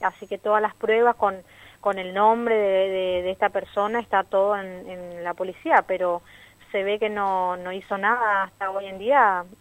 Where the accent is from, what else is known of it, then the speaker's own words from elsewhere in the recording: Garupá, Misiones, Argentina; yo soy acá de Garupá